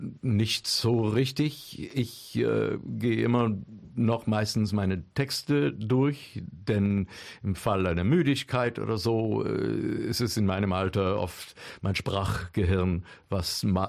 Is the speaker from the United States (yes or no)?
yes; United States; born there; German is a second language; das ist für einen gebürtigen Amerikaner immer ein wahnsinniges Erlebnis, in einem richtig alten europäischen Stadtbild rumzulaufen.